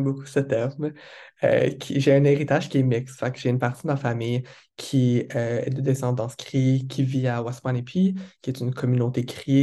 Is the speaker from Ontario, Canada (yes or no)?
no; Quebec City, Quebec, Canada; j'ai grandi au Québec, donc j'ai grandi à la ville de Québec précisément, et c'est une ville très francophone, très peu anglophone, et ma famille avec laquelle j'ai grandi ne parlait aucunement l'anglais, zéro, nada